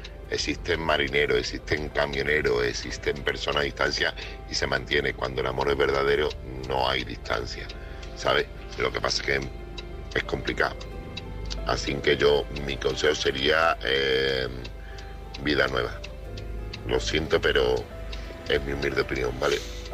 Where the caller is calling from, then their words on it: Seville, Andalusia, Spain; corresponsal de Sevilla.